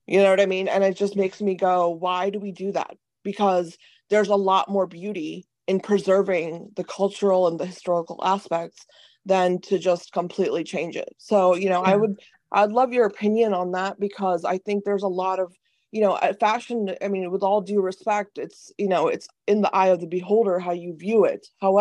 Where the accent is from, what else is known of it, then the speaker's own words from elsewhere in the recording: India; born there; I was born in India, I was, you know, educated internationally. I've never ever been just in America, right?